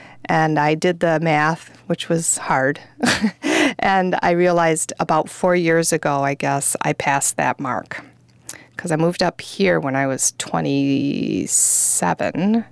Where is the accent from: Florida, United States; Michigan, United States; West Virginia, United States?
Michigan, United States; Marquette; I guess if somebody asked me where I was from now, I would say I'm from the UP. I'm from Marquette, which may or may not qualify as the real UP, depending, again, on who you talk to.